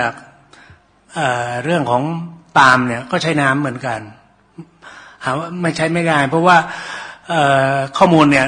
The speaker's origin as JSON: {"language": "Thai", "country": "Thailand", "said": "บ้านผมอยู่ศรีสะเกษผมก็อาศัยคุ้งน้ำอะไรหาปลากินนะสมัยก่อนนะหานกหาปลามันก็จะอยู่ตามซอกลำห้วยลำคลองนี่แหละครับ"}